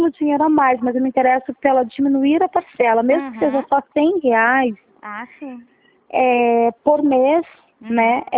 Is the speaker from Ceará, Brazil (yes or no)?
no; Curitiba, Paraná, Brazil; é que eu sou de Curitiba